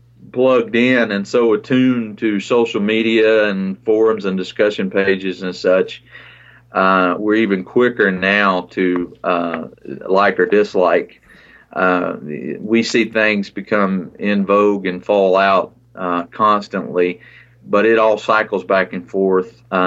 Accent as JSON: {"language": "English", "town": "Bonair", "region": "Georgia", "country": "United States", "tie": "born or raised there", "also_born_or_lived": "Warner Robins, United States", "said": "I was born in Warner Robins, Georgia. Which many people know that place now. It's in central Georgia. It's got Robins Air Force Base down there. I was born there and lived right down the road in Bonair, Georgia"}